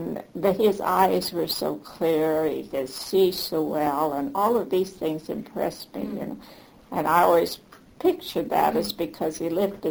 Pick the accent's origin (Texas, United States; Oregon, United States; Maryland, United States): Oregon, United States; Sheridan; born there; After Mama married, she went to Sheridan. I was born in Sheridan.